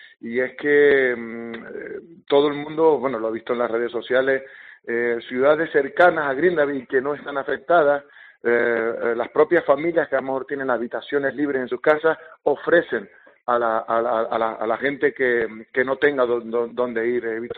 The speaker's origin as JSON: {"language": "Spanish", "town": "Tenerife", "region": "Canary Islands", "country": "Spain", "moved": "yes", "lives_now": "Iceland"}